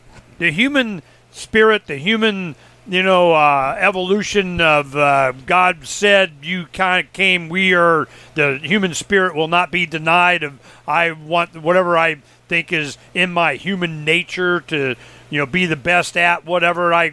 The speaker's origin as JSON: {"language": "English", "region": "Florida", "country": "United States", "said": "I'm from Florida, so I've had a lot of dragonflies."}